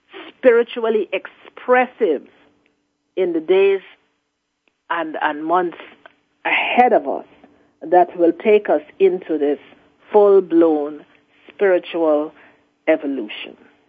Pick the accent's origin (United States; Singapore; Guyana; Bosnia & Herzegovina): Guyana; I'm from Guyana, South America, and there we also have